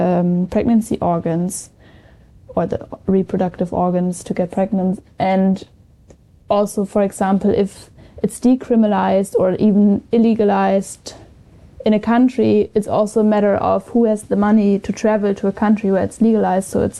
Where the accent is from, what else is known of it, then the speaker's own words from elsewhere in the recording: Germany; English is a second language; I grew up in Germany with the thinking of course you can abort